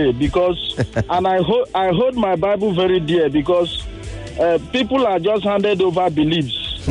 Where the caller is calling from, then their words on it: Okota, Lagos, Nigeria; I'm calling you from Okota at the moment.